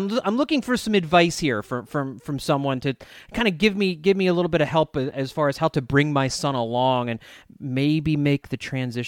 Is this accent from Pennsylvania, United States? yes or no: yes; Philadelphia, Pennsylvania, United States; now in Northern Virginia, United States; My son, we live in the Northern Virginia area. I grew up in the Philly area, which is why I'm a Phillies fan, a diehard Phillies fan.